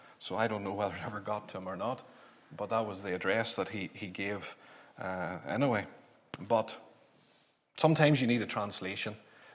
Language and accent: English; Clogher Valley, Northern Ireland, United Kingdom; I remember the impression that made on me as a young Christian growing up in Clogher Valley.